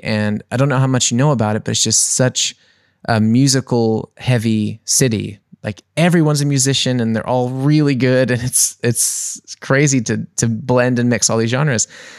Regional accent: New Orleans, Louisiana, United States; Like, so I'm from New Orleans and I had, had three projects there.

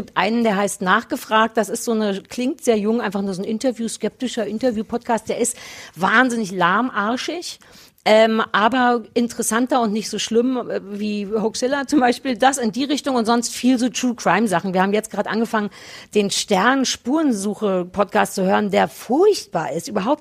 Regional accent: Berlin, Germany; 030 für Berlin, weil es meine Heimatstadt ist.

